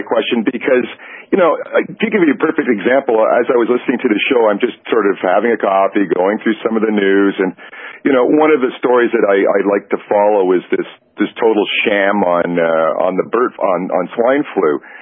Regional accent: Canada; It's about probably about 30, 35 degrees this morning here in Montreal. So it's a little chilly, but we're Canadian.

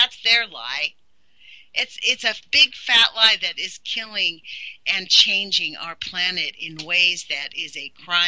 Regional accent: United States; Last night was a humiliation as an American.

